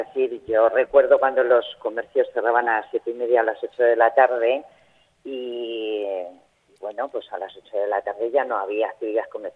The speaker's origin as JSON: {"language": "Spanish", "town": "Burgos", "region": "Castile and León", "country": "Spain", "lives_now": "Zaragoza, Spain", "said": "hace unos años estoy viviendo aquí en Zaragoza. Yo soy de Burgos. Uh-huh. Y he tenido que trasladarme aquí a Zaragoza porque mi centro de trabajo lo cerraron."}